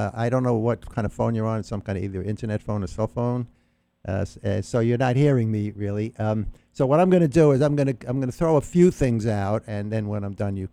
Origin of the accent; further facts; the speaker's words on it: United States; which as a Jew, I kind of take offense at that. I'm an American.